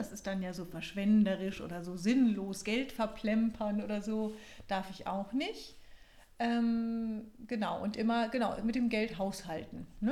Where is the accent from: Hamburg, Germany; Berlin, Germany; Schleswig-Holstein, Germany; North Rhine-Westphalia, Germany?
Hamburg, Germany; Genau, ich komme aus Hamburg, ich bin Business Coach